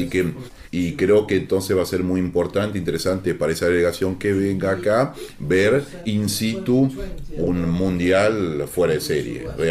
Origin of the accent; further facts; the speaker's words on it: Argentina; Yo como argentino quiero ir con la Argentina, llegue a la final y gane.